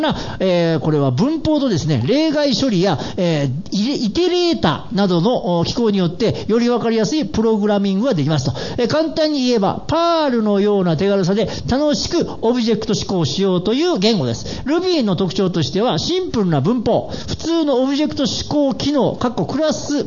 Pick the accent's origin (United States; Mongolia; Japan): Japan; Ise-Shima, Mie; 私伊勢島、三重県の伊勢島出身なんで、あ、まあ、あの辺はアゴ湾って言って真珠が取れるところなんですよ。